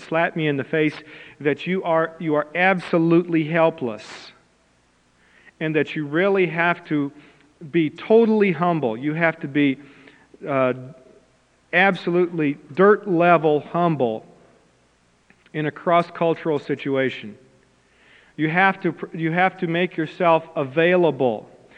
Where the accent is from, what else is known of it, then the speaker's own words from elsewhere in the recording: Missouri, United States; I grew up in Missouri. I served in Kansas, and it was very frightening for me to be in a cross-cultural situation